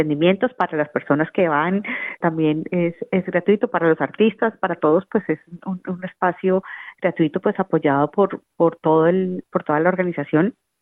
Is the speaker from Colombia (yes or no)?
yes; Colombia